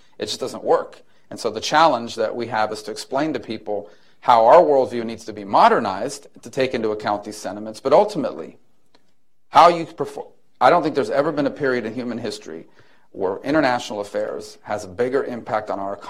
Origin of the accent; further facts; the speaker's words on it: Miami, Florida, United States; Because I grew up in Miami.